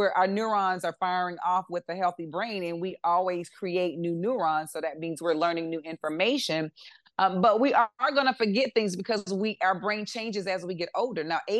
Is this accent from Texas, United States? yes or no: no; South Carolina, United States; so I'm from South Carolina, and I know it doesn't just happen in the South.